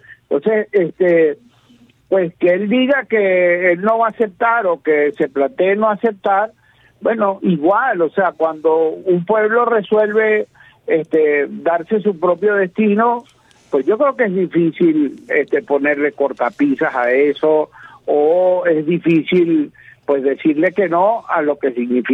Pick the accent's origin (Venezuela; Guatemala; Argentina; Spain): Venezuela; Venezuela, que es mi estado, que es mi país, que es mi terruño